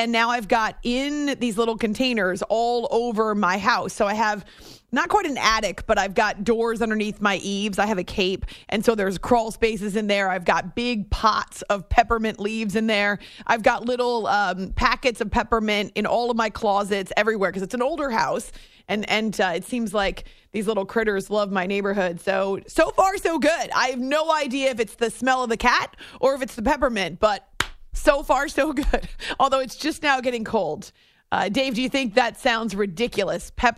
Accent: the South, United States; I'm from the South.

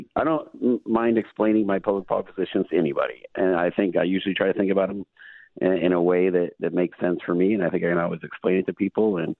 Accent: Tukwila, Washington, United States; I grew up in Tugwilla, and I know what it's like to live in a city where you have high crime.

